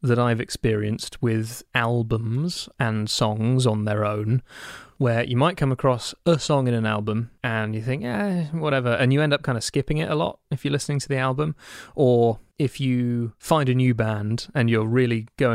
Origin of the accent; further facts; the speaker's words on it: Bedford, East of England, United Kingdom; my hometown of Bedford.